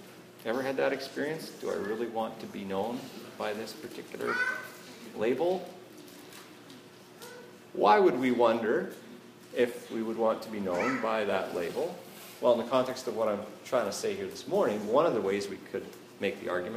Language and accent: English; Canada; And you say, no! God, no! I'm Canadian! Right? And they're like, oh, that's good. And you know, you have this lovely experience of being a Canadian.